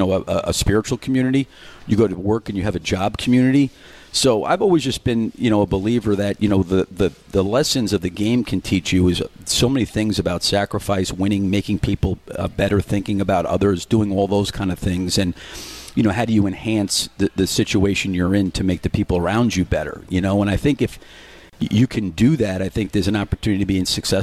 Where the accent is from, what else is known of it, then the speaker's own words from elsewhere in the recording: New York, United States; I actually got talked into coming from, you know, being a New Yorker to go down to Wall Street